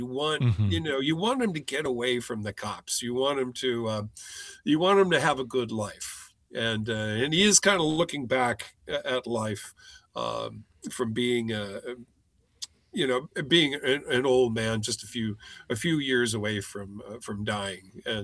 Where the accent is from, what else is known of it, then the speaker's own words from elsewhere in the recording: Chicago, Illinois, United States; And, you know, we're growing up in Chicago. I don't know about you, but I had no idea Chicago was one of the busiest sailing ports in the world